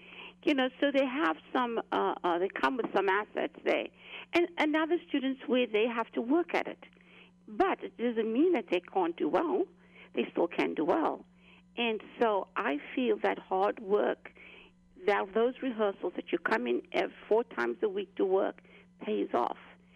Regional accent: Cape Town, Western Cape, South Africa; My growing up in South Africa, in Cape Town, South Africa. I studied dance from the age of seven.

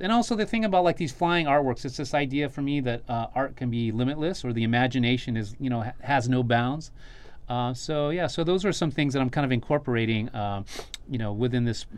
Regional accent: El Paso, Texas, United States; now in Los Angeles, United States; growing up in El Paso and growing up in the desert and also the open spaces here of Lubbock also too

